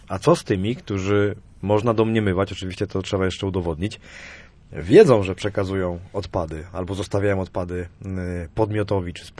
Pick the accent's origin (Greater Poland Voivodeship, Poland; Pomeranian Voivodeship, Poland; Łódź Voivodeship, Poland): Pomeranian Voivodeship, Poland; Słupsk; ja jestem ze Słupska i odnoszę takie wrażenie, że tutaj w regionie słupskim tych nielegalnych składowisk jest trochę więcej